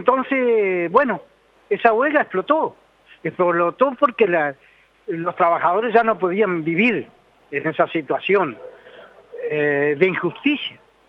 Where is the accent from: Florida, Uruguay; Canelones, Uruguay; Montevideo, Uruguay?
Florida, Uruguay; Cardal; en el pueblo de Cardal, yo soy de Cardal, departamento de Florida.